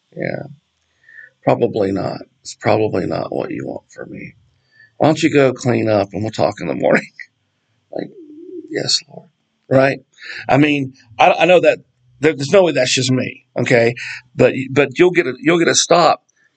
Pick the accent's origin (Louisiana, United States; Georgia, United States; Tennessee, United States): Louisiana, United States; New Orleans; But, you know, I'm from New Orleans, okay? And I was young once.